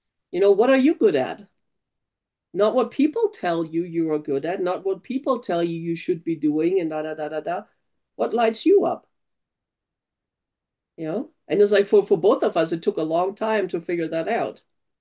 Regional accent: Germany; English is a second language; now in United States; I grew up in Germany like you, and English is my second language

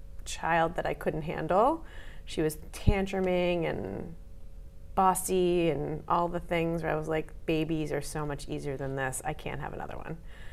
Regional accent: Brooklyn, New York, United States; born there; I was born in New York, in Brooklyn.

